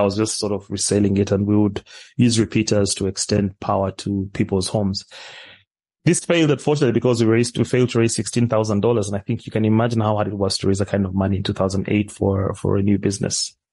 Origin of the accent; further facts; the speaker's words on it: Kampala, Central Region, Uganda; But no, I was, well, born and raised in Kampala, Uganda, went to school, you know, typical middle-class family.